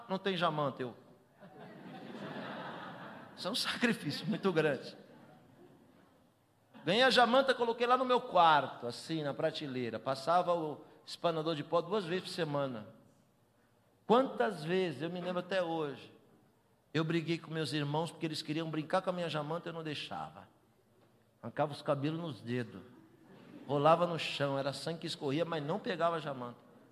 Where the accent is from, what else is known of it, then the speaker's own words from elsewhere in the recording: São Paulo, Brazil; eu tinha 14 anos de idade, em uma comunidade na zona sul de São Paulo, de onde eu sou oriundo, com 100 judeus.